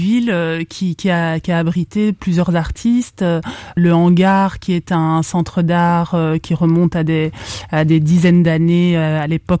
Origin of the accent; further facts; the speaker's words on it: DR Congo; de montrer qu'on est congolais et qu'ensemble on peut faire des bonnes choses